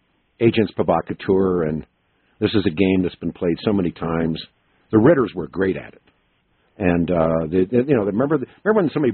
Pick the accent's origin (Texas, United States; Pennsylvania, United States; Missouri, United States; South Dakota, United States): Missouri, United States; I want to, you know, I'm from Missouri, Evie. You got to show me.